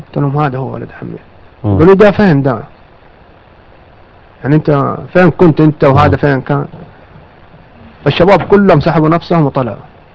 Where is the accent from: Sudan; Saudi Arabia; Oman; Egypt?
Saudi Arabia; Jeddah, Makkah Province; فكان في المستشفى عندنا في جدة.